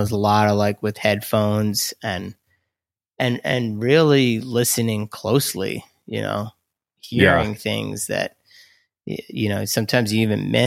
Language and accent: English; New Hampshire, United States; We grew up in the White Mountains of New Hampshire and really found ourselves deep in those woods many a nights.